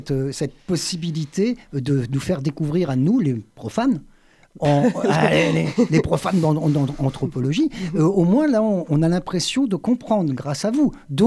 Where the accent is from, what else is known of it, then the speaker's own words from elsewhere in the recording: France; comment on avait vu l'époque autochtone chez nous en France.